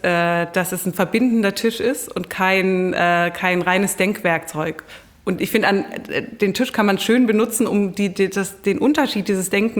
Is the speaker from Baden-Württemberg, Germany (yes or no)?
yes; Stuttgart, Baden-Württemberg, Germany; Aber ich komme ja aus Stuttgart, aus Süddeutschland.